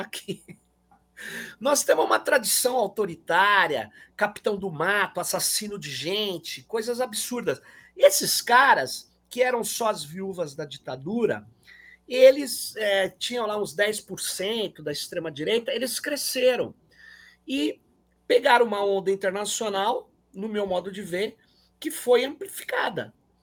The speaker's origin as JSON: {"language": "Portuguese", "region": "São Paulo", "country": "Brazil", "said": "esse é o termo da Zona Leste, eu vim de lá, de São Paulo"}